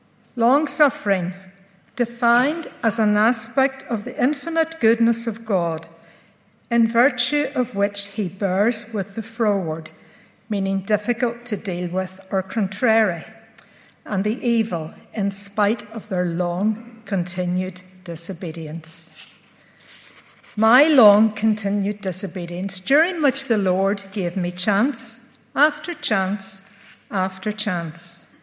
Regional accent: Belfast, Northern Ireland, United Kingdom; I was born and brought up in Belfast, the middle of three girls.

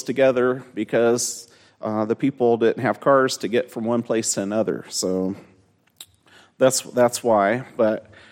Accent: Mexico; I was born in Mexico, so I'm a second-generation missionary.

